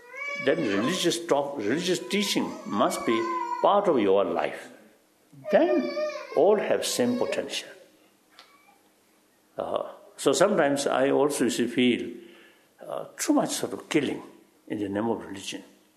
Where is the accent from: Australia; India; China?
China; Amdo; I'm Tibetan, and particularly I come from Amdo area.